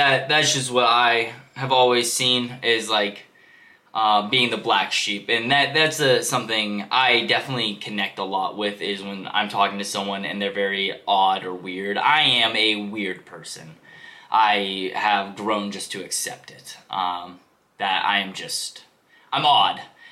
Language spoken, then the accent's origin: English; Portsmouth, Virginia, United States; born there; I was born on June 1st, 1997 in Virginia at the Naval Hospital of Portsmouth.